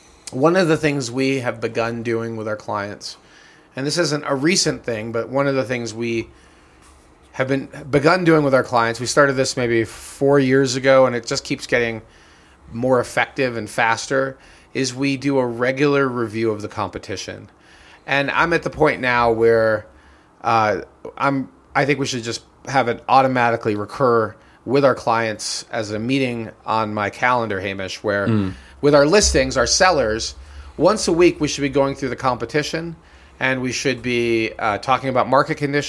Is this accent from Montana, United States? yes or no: no; New York, United States; born there; As somebody who's also from the New York, well, I was born in the New York metro area.